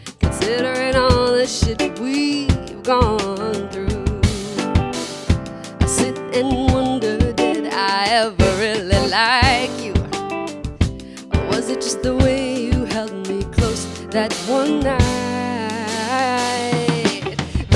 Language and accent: English; Berlin, Germany; English is a second language; now in United States; I'm from Berlin, Germany, and I'm studying vocal performance here at Berkeley.